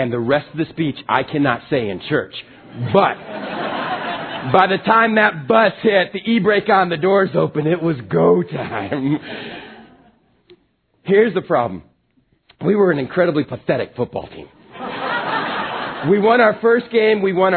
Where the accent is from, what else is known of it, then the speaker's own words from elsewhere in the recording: Texas, United States; There were several things about growing up in West Texas, my high school years, that was pretty phenomenal.